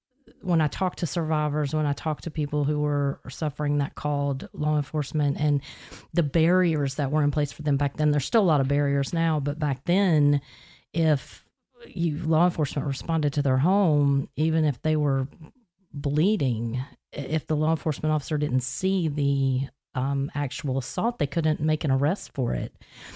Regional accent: Florida, United States; accent: Tennessee; also born or lived in Tennessee; Well, I'm basically a native Floridian. I came here very young from Tennessee. So that's the accent. I didn't lose that.

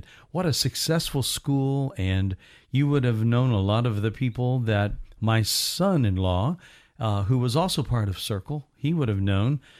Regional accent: Evansville, Indiana, United States; now in Orlando, United States; I was a transplant from Indiana.

